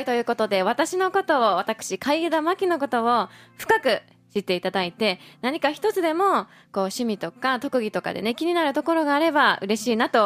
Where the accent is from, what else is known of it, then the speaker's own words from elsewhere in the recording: Kagoshima, Japan; まずですね、私は、鹿児島県出身の23歳です。